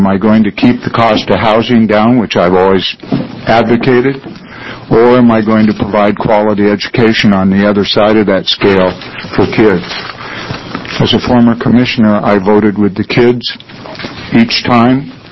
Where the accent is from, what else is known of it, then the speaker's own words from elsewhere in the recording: West Linn, Oregon, United States; I picked those two rather than where I grew up in West Lynn